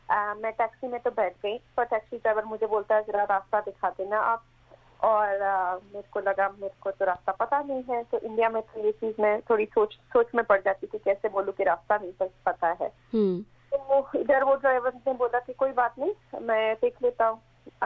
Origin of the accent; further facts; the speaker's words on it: Gujarat, India; also born or lived in Mumbai; मैं बॉम्बे में काम करती थी, और वहाँ पे मुझे, और मैं गुजराती हूँ इसमें भी, पर हमें मुझे हमेशा मराठी नहीं आती थी